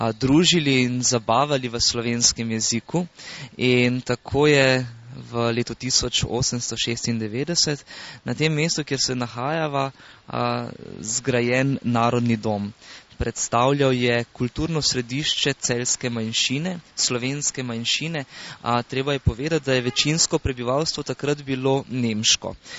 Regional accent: Celje, Savinja, Slovenia; to so tista 3 leta, na katere smo Celjani zelo ponosni, da smo imeli železnico prej kot naše glavno mesto

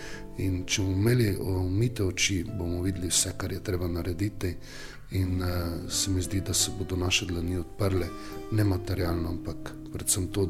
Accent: Styria, Slovenia; čeprav smo Štajerci vesele narave

